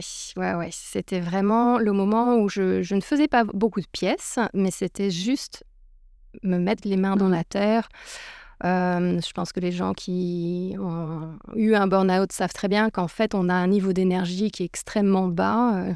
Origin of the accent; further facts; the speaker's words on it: Brittany, France; on est toutes les deux bretonnes. Toutes les deux bretonnes de la côte sud, ce qui est encore plus rare. Donc voilà … Je suis arrivée en Belgique en 1999